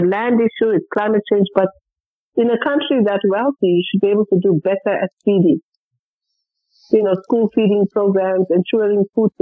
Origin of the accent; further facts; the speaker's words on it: Newcastle, KwaZulu-Natal, South Africa; also born or lived in Johannesburg / Durban; I looked at it because we lived in Johannesburg for 2 years. I'm not from Johannesburg. I'm from a rural town called Newcastle. and I went to school in Durban.